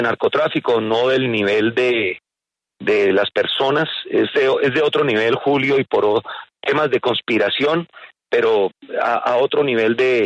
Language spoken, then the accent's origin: Spanish; Colombia; se lo digo como colombiano